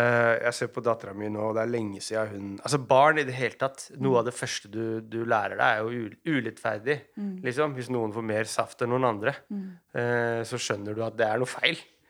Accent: Oslo, Norway; for jeg er fra Romsås så det var en bydel eller var en bydel i Oslo

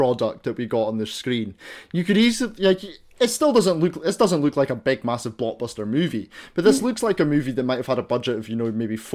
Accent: Scotland, United Kingdom; accent: Scottish; you know, I'm Scottish, so I'm used to people, you know, not understanding my own accent.

